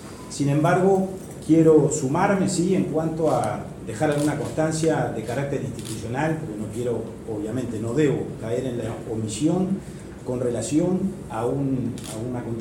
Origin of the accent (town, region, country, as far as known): Uruguay